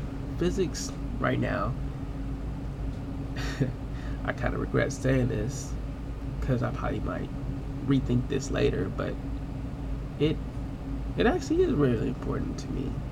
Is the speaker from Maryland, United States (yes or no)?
no; Long Beach, California, United States; I'm from Long Beach, California, where I attended David Starr Jordan High School in Long Beach, where I graduated with honors.